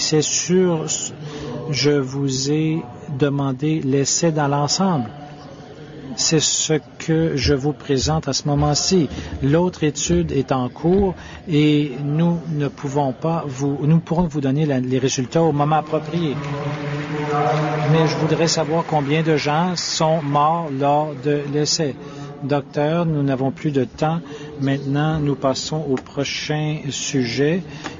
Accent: Paris, Île-de-France, France; Oui, bonjour, je viens de Paris

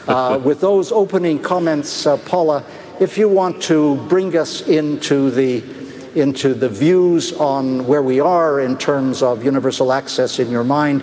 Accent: Canada; and I'm a Canadian

